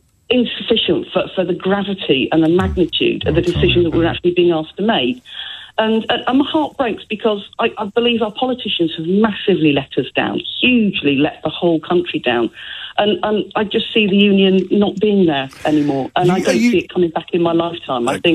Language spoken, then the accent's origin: English; England, United Kingdom; moved away as an adult; now in Castle Douglas, United Kingdom; Well, I'm English, moved to Scotland 5 years ago, well, 6 years ago now